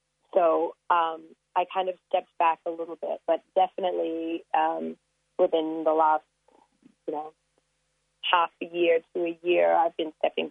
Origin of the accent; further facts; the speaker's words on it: Tanzania; now in Sydney, Australia; My home country of Tanzania, it's illegal to be gay there.